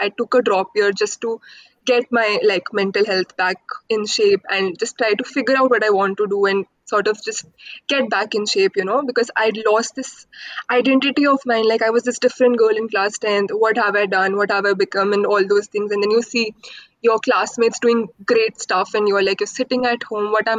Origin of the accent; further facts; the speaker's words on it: Pathankot, Punjab, India; I come from Pathankot, which is a town at best, right? It's a very small town, and till class 10 I was here only